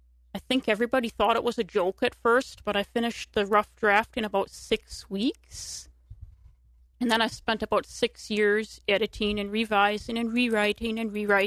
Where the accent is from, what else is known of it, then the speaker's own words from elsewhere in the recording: Chippewa Falls, Wisconsin, United States; now in Eau Claire, United States; So I'm from Chippewa Falls, but I live in Eau Claire now. I just turned 35, and I am a Christian